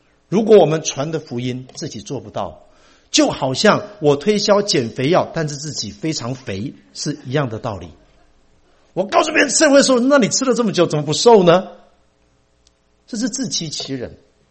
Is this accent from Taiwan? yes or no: yes; Taiwan; 尤其如果你像我从台湾来的，那真是不得了